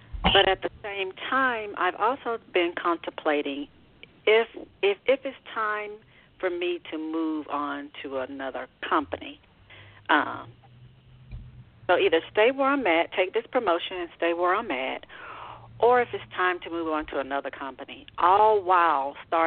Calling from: Georgia, United States

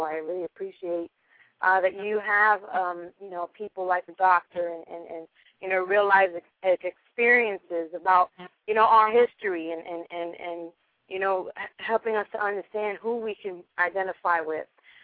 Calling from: Austell, Georgia, United States; I'm calling from Austell, Georgia.

